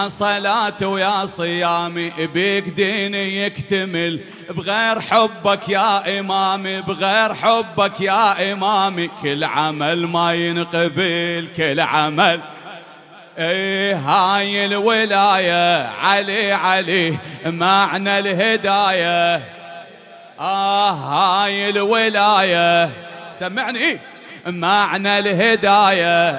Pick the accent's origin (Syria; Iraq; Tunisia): Iraq; Karbala, Karbala Governorate; انا الليله ضيف من كربلاء جايك ها ابوي.